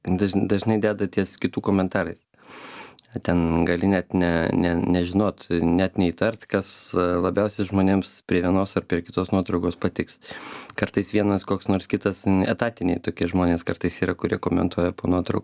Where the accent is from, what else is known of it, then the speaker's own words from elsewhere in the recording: Suvalkija, Lithuania; Suvalkietis ir filologas, aš teisiklingai viską stengiuosi daryti ir teisingai rašyti ir kirčiuoti.